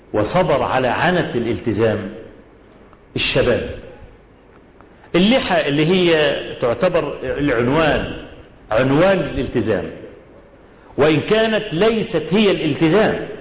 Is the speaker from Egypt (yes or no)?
yes; Egypt; عندنا في مصر